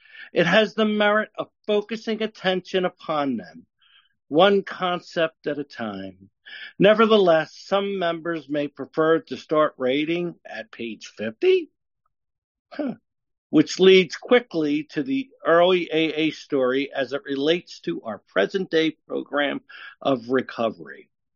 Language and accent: English; Pennsylvania, United States; I hail from Area 59, which is up here in eastern Pennsylvania